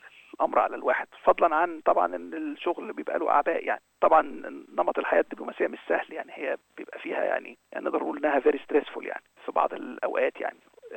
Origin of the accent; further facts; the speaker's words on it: Cairo, Cairo Governorate, Egypt; moved away as an adult; now in Australia; ولدت في القاهرة في جمهورية مصر العربية عام 1964، وخدت كل تعليمي يعني الأساسي في مصر حتى الثانوي، ثم التحقت بالجامعة الأمريكية بالقاهرة وتخرجت فيها عام 1989